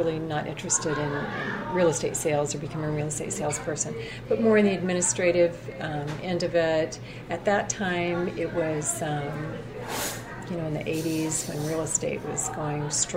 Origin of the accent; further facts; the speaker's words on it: Coolidge, Arizona, United States; I grew up in Coolidge. Coolidge is a small little farming community that's right between Phoenix and Tucson.